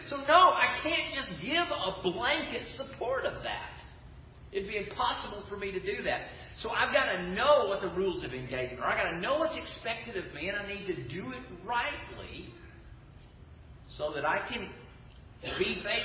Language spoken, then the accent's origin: English; United States; born there; Well, I am an American by birth, but I don't support the filthy crimes against God that they're committing.